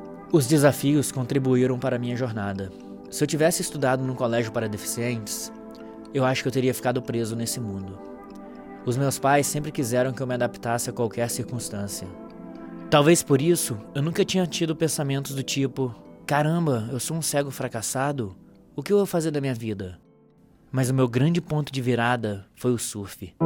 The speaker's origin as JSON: {"language": "Portuguese", "town": "Guarapari", "region": "Espírito Santo", "country": "Brazil", "tie": "born or raised there", "said": "Eu nasci e cresci em Guarapari, uma cidade no litoral do Espírito Santo."}